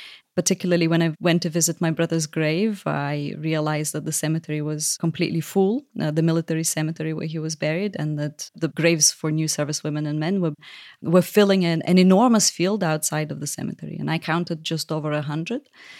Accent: Lviv, Lviv Oblast, Ukraine; And I went to my hometown, Lviv, and I went to Kyiv as well.

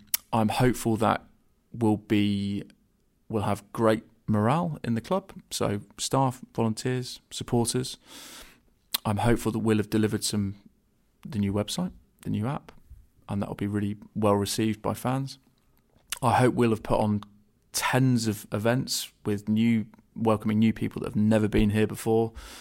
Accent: South West England, United Kingdom; Well, I was born and raised in Devon, so I was a season ticket holder at Plymouth Argyle from the early 90s.

